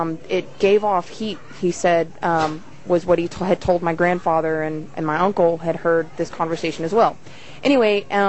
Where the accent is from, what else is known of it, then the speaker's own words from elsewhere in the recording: Texas, United States; Yes, it did. In my hometown, the first incident was actually in my mother's backyard.